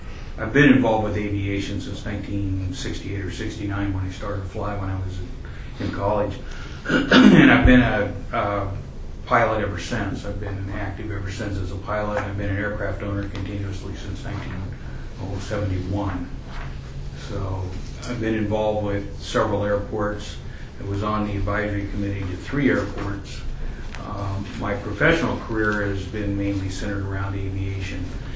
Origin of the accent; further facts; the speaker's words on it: Washington, United States; Well, originally, we're from this part of the world. I grew up in Grays Harbor County up in Washington, and my wife is from Redmond.